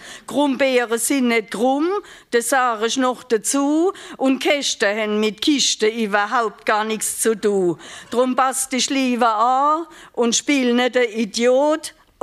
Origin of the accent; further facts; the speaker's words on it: Rhineland-Palatinate, Germany; Also ich komme ja, wie gesagt, aus der Pfalz und wir Pelzer sind eigentlich kein ängstliches Völkchen.